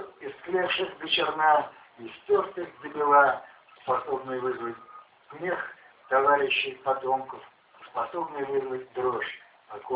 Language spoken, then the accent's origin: Russian; Moscow, Russia; born there; «Марксистский переулок» — это то место, где я родился, в Москве, в 47-м году, на Таганке, там на двушке, кстати, изображен вот этот мой деревянный дом.